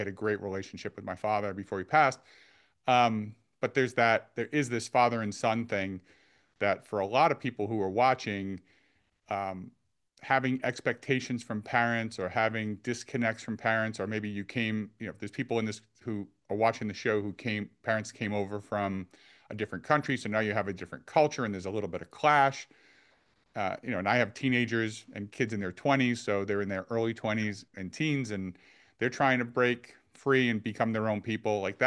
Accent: Providence, Rhode Island, United States; some of the audience knows that I grew up in Providence, Rhode Island, which is relatively small. You know, it's the smallest state in the country here in the US.

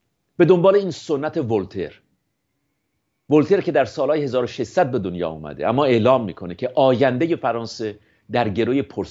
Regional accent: Shiraz, Fars, Iran; born there; همه ما لر هستیم. من که در شیراز به دنیا اومدم

